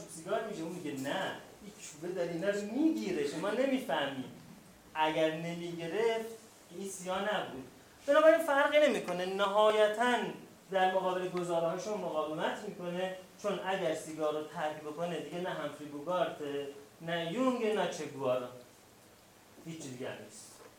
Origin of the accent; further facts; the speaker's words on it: Iran; چون ما ایرانی هستیم، مسئله برای ما ارزش شخصی داره، ارزش ناموسی داره.